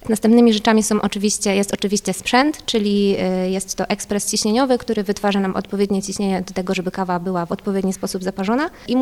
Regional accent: Poznań, Greater Poland Voivodeship, Poland; Jestem z Poznania i jestem z zawodu baristą.

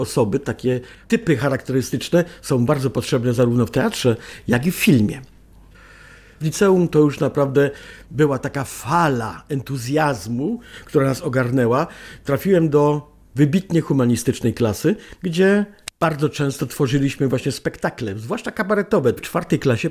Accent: Rybnik, Silesian Voivodeship, Poland; accent: Silesian; bo było to w Rybniku na Śląsku. Urodziłem się właśnie w Rybniku. Zawsze będę Ślązakiem.

